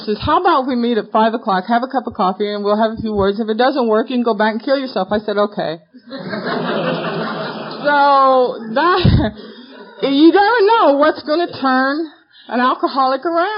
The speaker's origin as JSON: {"language": "English", "town": "Tulsa", "region": "Oklahoma", "country": "United States", "tie": "born or raised there", "said": "And I said, I believe in God. I was raised in Tulsa."}